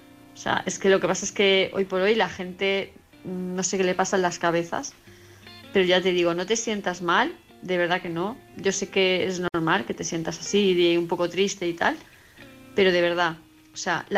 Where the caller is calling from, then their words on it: Palma, Balearic Islands, Spain; de Palma de Mallorca.